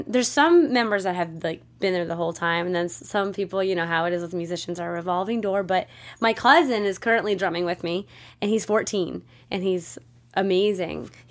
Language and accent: English; Colorado, United States; I'm from Colorado, so I don't really know anything about the ocean.